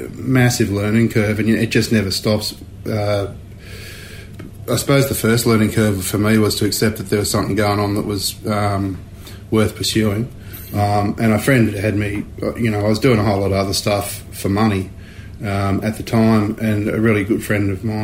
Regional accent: Bathurst, New South Wales, Australia; also born or lived in Sydney; Wiradjuri. I was born in the Eora country, but we come from around the Bathurst area. Dad and Pop were down Albury Wodonga way.

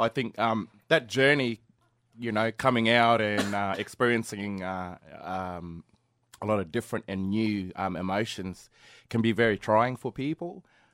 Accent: Mackay, Queensland, Australia; also born or lived in Torres Strait; I grew up in Mackay and probably in the Torres Strait as well and a few towns along the coast there, East Coast. I was a bit of a runaround kid growing up.

